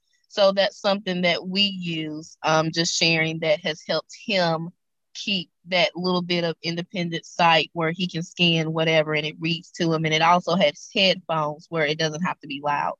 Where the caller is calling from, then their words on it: Tennessee, United States; I'm from Tennessee.